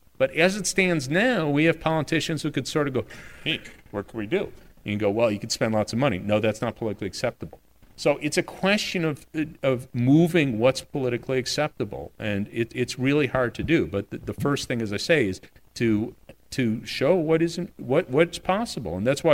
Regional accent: Chicago, Illinois, United States; I grew up in Chicago under the real Mayor Daley, as we like to say.

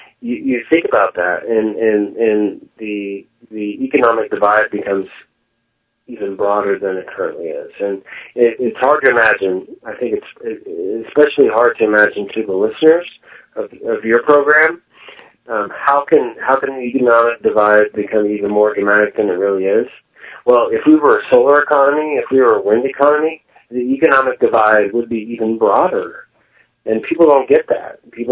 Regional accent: United States; I mean, speaking as an American, if Americans were paying the real price of gasoline

